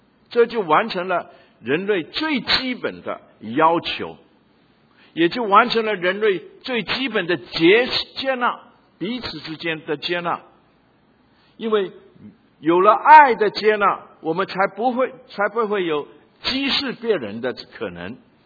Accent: Guangdong, China; 就是我们广东人呢，常常就把别人当作鬼，只有是广东人才是人

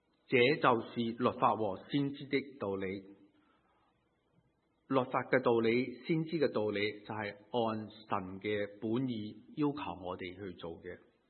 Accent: China; 我们中国人或者是其他一些古时的其他的智者的教导都很相似。

